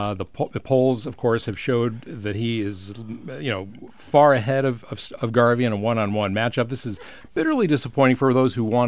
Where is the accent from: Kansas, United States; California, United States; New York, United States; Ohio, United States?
New York, United States; I got a lot of accents. You'd be surprised. I'm from New York. I went to school with some Long Islanders.